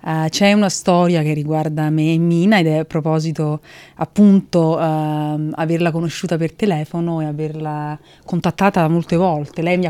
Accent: Rome, Lazio, Italy; born there; sono nata a Roma ovviamente, ma anche perché ho una mamma attrice e un nonno napoletano

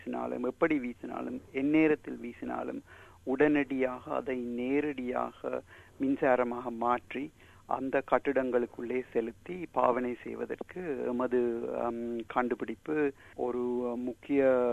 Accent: Singapore; also born or lived in Sri Lanka; நான் இலங்கையில் பிறந்தேன். நான் சிறுவயதில் இருக்கும் பொழுது என் பெற்றோர்கள் எங்கள் எல்லோரையும் அழைத்து கொண்டு சிங்கப்பூர் சென்றார்கள். ஆகையால் சிங்கப்பூரில் தான் நான் எனது பாடசாலை பயிற்சியில் ஈடுபட்டு வந்தேன்.

